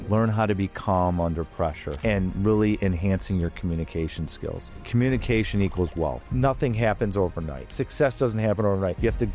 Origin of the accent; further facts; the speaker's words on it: Chicago, Illinois, United States; growing up in Chicago, all the biggest icons in commercial real estate were from Chicago.